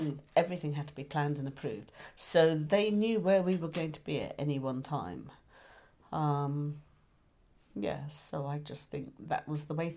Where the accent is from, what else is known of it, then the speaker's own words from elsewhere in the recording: Australia; of course I'm Australian, so I'm used to travelling these huge distances